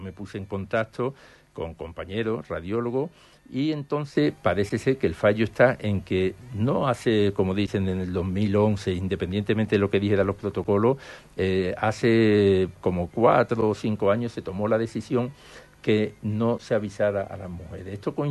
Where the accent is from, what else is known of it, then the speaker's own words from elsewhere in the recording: Huelva, Andalusia, Spain; mi tierra chica que es Huelva y mi tierra grande que es España